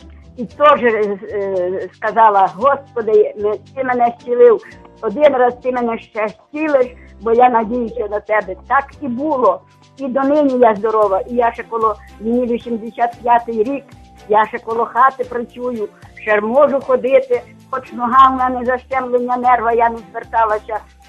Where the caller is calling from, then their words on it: Zhyboly, Lviv Oblast, Ukraine; Так, я з Жовківського району Львівської області, село Жіболки.